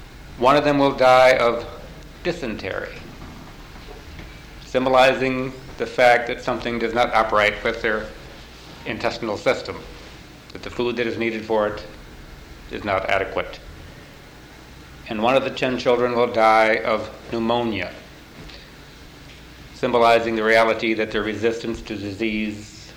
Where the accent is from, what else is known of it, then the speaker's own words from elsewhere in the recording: South Dakota, United States; And now in our country, we're from South Dakota, and we're cutting back in production of those sorts of things.